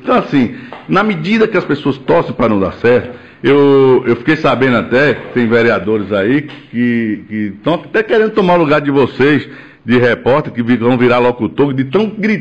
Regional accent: Campo Formoso, Bahia, Brazil; a minha cidade, onde eu nasci, onde eu cresci, onde eu crio meus filhos.

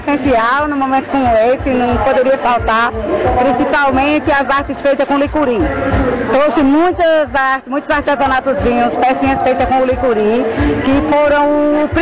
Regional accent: Pauzinhos, Brazil; born there; Eu venho de lá, sou nascida dos Pauzinhos

